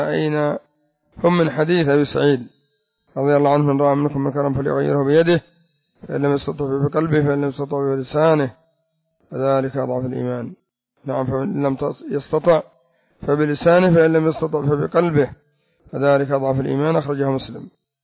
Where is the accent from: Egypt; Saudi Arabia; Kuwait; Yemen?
Yemen; عندنا في اليمن